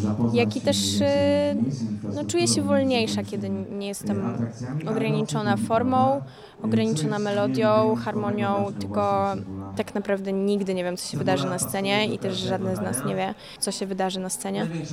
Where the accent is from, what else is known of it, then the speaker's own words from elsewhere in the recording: Biłgoraj, Lublin Voivodeship, Poland; wtedy była wielka celebracja tegoż wydarzenia w Biłgoraju i zawsze jako dzieciak uczestniczyłam w tym